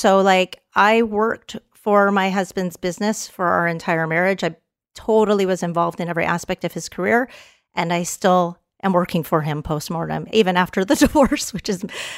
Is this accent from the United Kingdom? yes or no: no; Canada; now in United States; I'm a Canadian Texan.